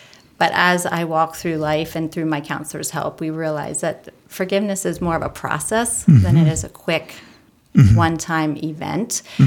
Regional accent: Lititz, Pennsylvania, United States; I grew up here in Lititz, Pennsylvania

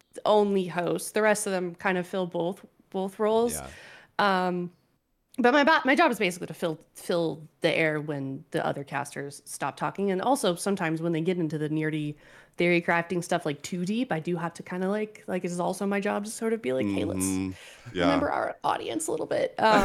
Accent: Hong Kong; born there; also born or lived in Singapore; I was born in Hong Kong, actually. Yes. Lived in Singapore for a little bit.

